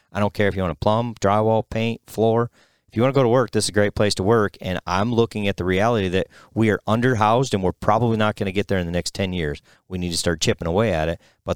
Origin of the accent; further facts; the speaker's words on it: Greenwald, British Columbia, Canada; from Greenwald in BC.